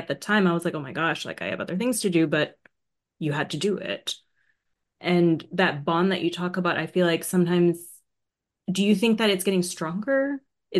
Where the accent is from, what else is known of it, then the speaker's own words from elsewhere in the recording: Dubai, United Arab Emirates; And I know growing up in Dubai, it felt like, every Thursday night you recite Bakumail.